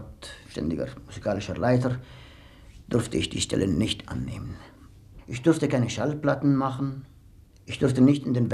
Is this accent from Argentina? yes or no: no; Jerusalem, Jerusalem District, Israel; born there; German is a second language; moved away as an adult; also born or lived in Switzerland / Paris; Ja, ich bin in Jerusalem geboren. Ich habe dort studiert am Konservatorium und in 1945 nach der Schweiz gefahren